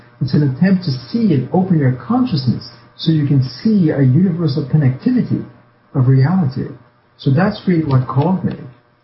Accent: New York City, New York, United States; also born or lived in Trinidad and Tobago / Jamaica; I was born in Trinidad, family from India. I was born in Trinidad, moved to Jamaica, came to New York, and grew up in New York City as a young person.

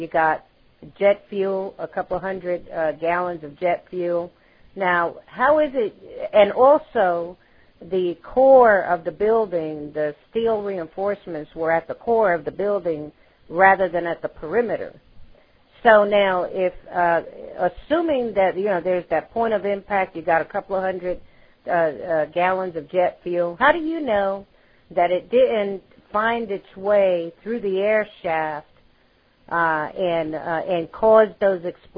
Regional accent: Austin, Texas, United States; I'm from Austin, Texas.

